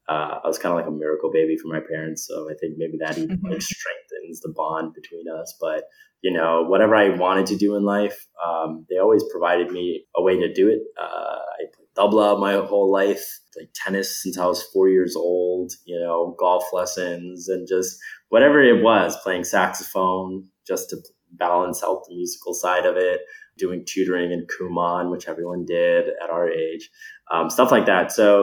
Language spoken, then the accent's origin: English; New Jersey, United States; Yeah, so I grew up in New Jersey, North Jersey.